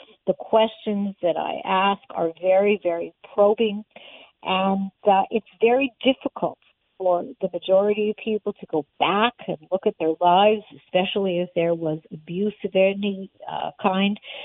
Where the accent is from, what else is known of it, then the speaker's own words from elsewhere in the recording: Canada; when I grew up in Canada